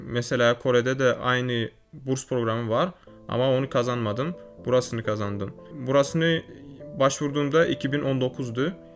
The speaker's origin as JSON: {"language": "Turkish", "region": "Ashgabat", "country": "Turkmenistan", "tie": "born or raised there", "said": "Türkmenistanlıyım. Türkmenistan'ın başkentinde doğdum ve büyüdüm."}